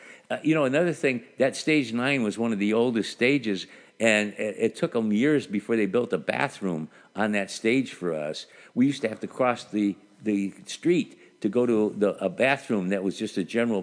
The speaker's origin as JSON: {"language": "English", "town": "Toledo", "region": "Ohio", "country": "United States", "said": "Well, I am from Toledo."}